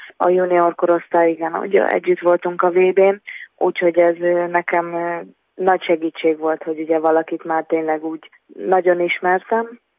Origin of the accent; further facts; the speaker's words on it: Dunaújváros, Fejér, Hungary; Érzelmileg igen, mert ugye én ott nőttem fel, nekem odaköt a családom